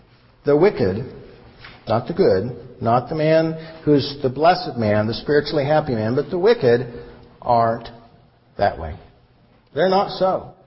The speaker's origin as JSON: {"language": "English", "region": "Kansas", "country": "United States", "said": "This is barley, and I know that because I'm from Kansas and because it says barley right here."}